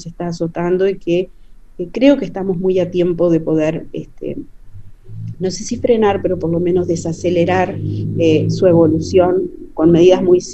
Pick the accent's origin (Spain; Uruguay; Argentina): Uruguay; de nuestra idiosincrasia como personas y como población uruguaya